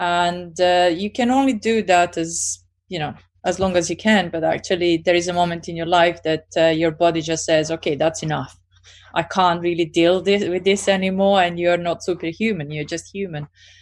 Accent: Serbia; moved away as an adult; now in London, United Kingdom; I was born and raised in Serbia until I was just finishing my uni, and then traveled with my parents all over the places and lived in various countries, and then went back to Serbia, and then I ended up in UK, where I am now a full-time resident and British, so Serbo-British.

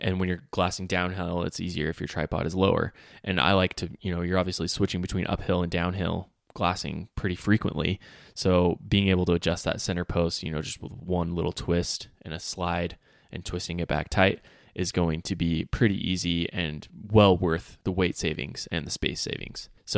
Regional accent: Utah, United States; But it's right here close to my hometown. It hits all the peaks in Davis County along the Wasatch Mountains.

